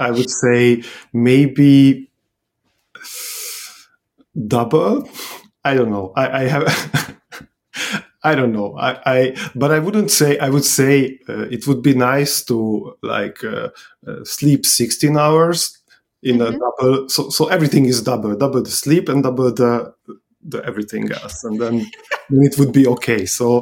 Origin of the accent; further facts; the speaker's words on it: Budapest, Hungary; I am an architect from Budapest, Hungary.